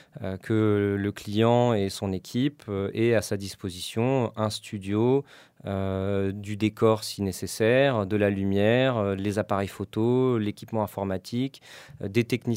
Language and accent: French; Aix-en-Provence, Provence-Alpes-Côte d'Azur, France; Moi je suis né à Aix-en-Provence, mes parents avaient émigré dans les Bouches-du-Rhône pour monter une crêperie bio à l'époque.